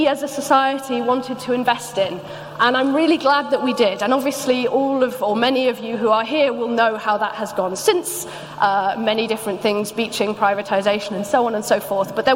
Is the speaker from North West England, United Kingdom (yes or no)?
no; Wales, United Kingdom; So this is where I grew up. This is North Wales. I grew up on the Isle of Anglesey